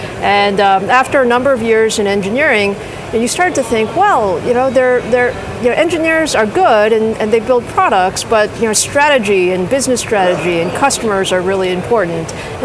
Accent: Queens, New York, United States; I grew up in Queens. I went to Bronx Science in the city. So yeah, New York is still home for me.

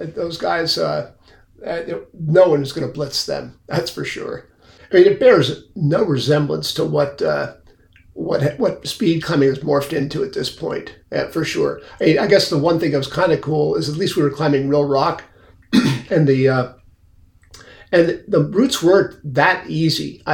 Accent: New York, United States; I'm from New York.

